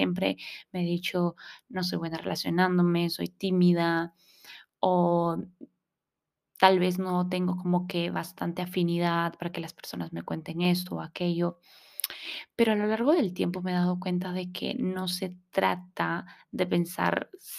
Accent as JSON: {"language": "Spanish", "town": "Paita", "region": "Piura", "country": "Peru", "tie": "born or raised there", "said": "yo me mudé de Paita, que es un lugar súper, súper, súper chiquito de acá, de Piura, Perú, que es prácticamente un pueblito. Y me mudé hacia Piura, a un colegio súper, súper grande, con niños con mucho, mucho dinero."}